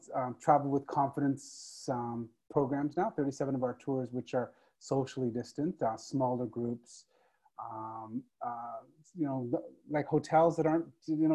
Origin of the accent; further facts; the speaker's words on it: Calgary, Alberta, Canada; also born or lived in Trinidad; I was three when I moved to Canada, to Calgary in Alberta. So I was very young. So I grew up in Calgary and in Canada.